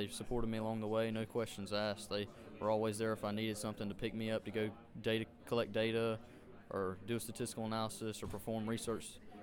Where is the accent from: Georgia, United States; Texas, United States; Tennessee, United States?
Georgia, United States; Well, I'm from Loudoun's, Georgia, small town in Valdosta.